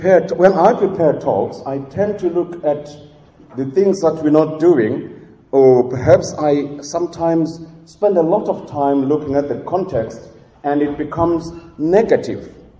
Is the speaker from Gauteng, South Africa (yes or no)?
no; Cape Town, Western Cape, South Africa; Well, I'm from Cape Town, and I know